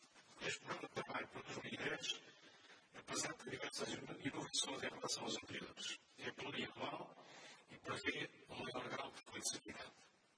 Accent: Portugal; E sendo nós portugueses, com as nossas fragilidades

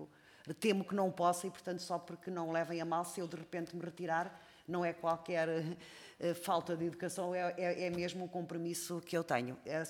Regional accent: Aveiro, Portugal; como sou de Aveiro e sou, não quis deixar de vir cumprimentar.

